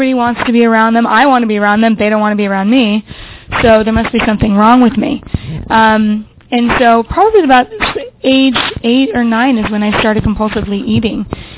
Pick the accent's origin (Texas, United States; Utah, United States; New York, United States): Utah, United States; So I am from Utah. If any of you are on PhoneBridge, I'm always the … from Utah.